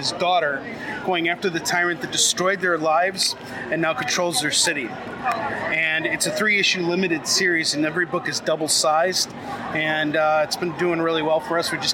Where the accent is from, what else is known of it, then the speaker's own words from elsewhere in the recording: Chicago, Illinois, United States; No, I'm from Chicago, but kind of these parts.